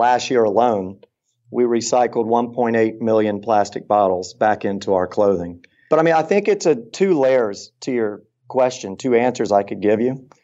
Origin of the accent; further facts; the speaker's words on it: Augusta, Georgia, United States; Well, I grew up in Augusta, Georgia, and I probably didn't see it coming, but I should have.